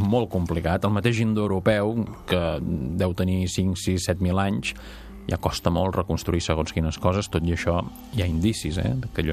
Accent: Catalonia, Spain; nosaltres som catalans

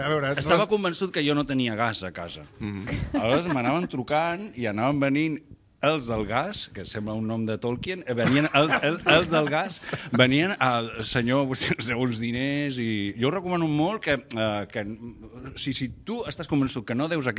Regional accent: Catalonia, Spain; a mi em sap molt de greu, com a bon català, deure diners, no?

